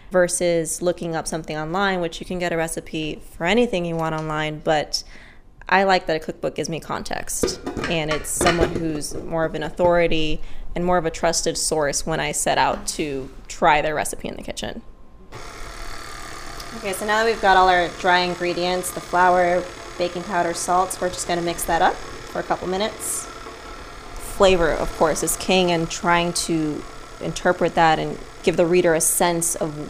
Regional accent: Miami, Florida, United States; I'm from Miami, big family. My mom had her go-tos. My family's Nicaraguan

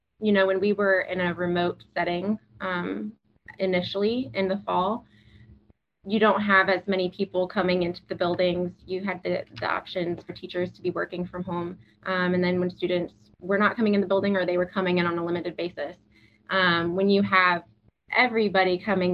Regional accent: Galesburg, Illinois, United States; also born or lived in Texas; I was born and raised in Galesburg. And so while I went to Texas for a little while, it's nice to be back in my home stomping grounds, I guess.

